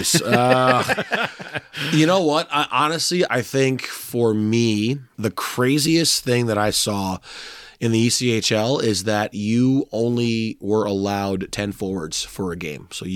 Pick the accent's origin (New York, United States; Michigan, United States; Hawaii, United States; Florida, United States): Michigan, United States; Ann Arbor; I grew up in Michigan. I actually went to high school in Ann Arbor across the street from the stadium.